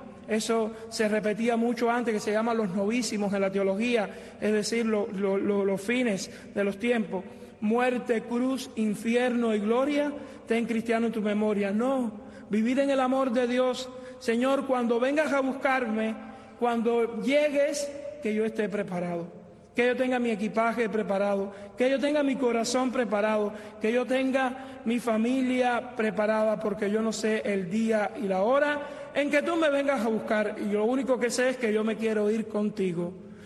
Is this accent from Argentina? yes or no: no; Cuba; la mayor parte de los que estamos aquí somos cubanos